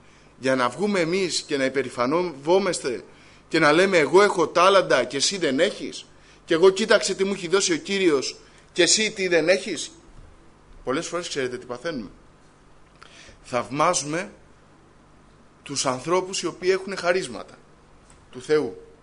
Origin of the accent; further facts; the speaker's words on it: Greece; born there; ο Θεός έκανε χάρη σε μένα και επέτρεψε να γεννηθώ στην Ελλάδα το 1980.